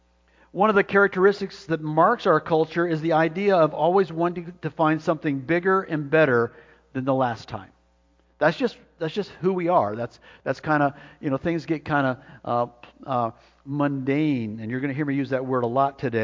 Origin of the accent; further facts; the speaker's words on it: Arizona, United States; Most of you know that I grew up in Arizona, and so it was just a few hours' drive to Disneyland.